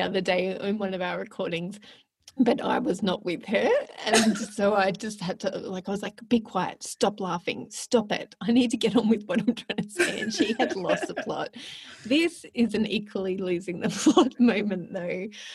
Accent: Melbourne, Victoria, Australia; And I know where that's filmed in Melbourne. Aww. That's how much I love my hometown.

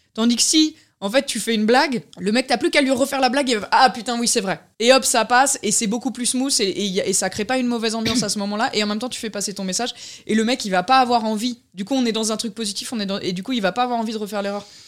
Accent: Marly-le-Roi, Île-de-France, France; mes grands-parents sont paysans en Corrèze. Et mes deux parents travaillent. Du coup, toutes mes vacances, je les ai passées à la ferme. Mais sinon, j'ai grandi à Marly-le-Roi, en banlieue parisienne.

